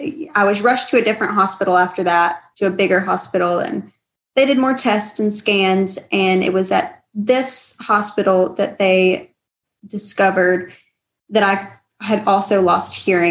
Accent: Georgia, United States; I am from the West Georgia area

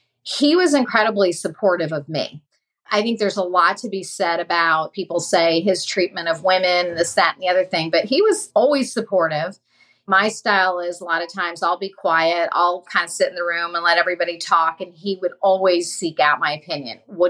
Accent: Indiana, United States; He's from Indiana. I'm from Indiana.

